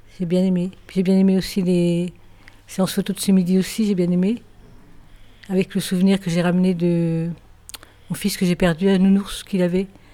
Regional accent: Paris, Île-de-France, France; born there; moved away as an adult; now in Rennes, France; Moi alors … je suis née en 43 à Paris. Et je suis arrivée à Rennes pour faire mes études de pharmacie en 62. Donc ça fait 60 ans que j'habite à Rennes, ça me plaît beaucoup.

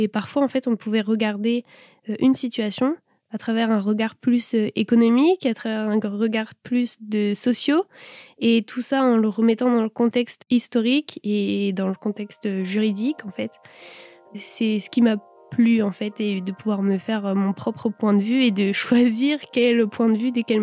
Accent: Saint-Brieuc, Brittany, France; Je viens de Saint-Brieuc, j'ai fait ma scolarité à Saint-Brieuc.

